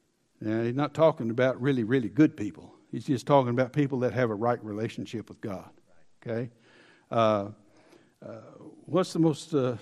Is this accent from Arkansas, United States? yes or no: yes; Arkansas, United States; now in Salt Lake City, United States; He sent us from Arkansas, where my wife and I grew up in the Bible Belt, in the Southern Bible Belt, and all of a sudden we found ourselves in the shadow of the Mormon Temple in Salt Lake City.